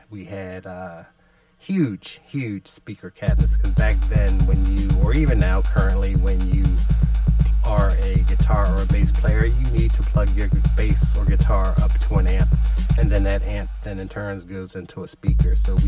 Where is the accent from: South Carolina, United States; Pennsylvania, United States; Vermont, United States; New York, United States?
Pennsylvania, United States; Philadelphia; I grew up in West Oak Lane, so city block had 60 houses on it, row houses.